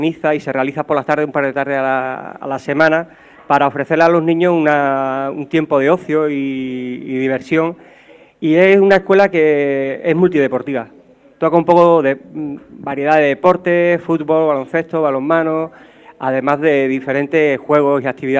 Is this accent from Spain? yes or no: yes; Málaga, Andalusia, Spain; now in Almería, Spain; Soy de Málaga, pero llevo ya instalado en Almería bastante tiempo.